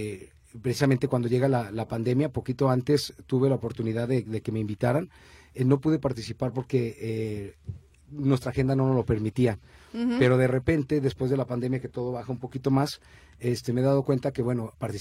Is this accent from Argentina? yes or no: no; Santa Teresita, Mexico; born there; Yo nací en Santa Teresita